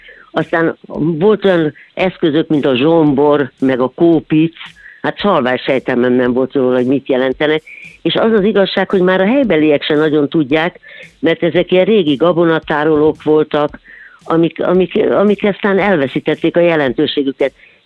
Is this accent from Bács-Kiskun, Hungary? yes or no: no; Budapest, Hungary; born there; Én pesti születésű vagyok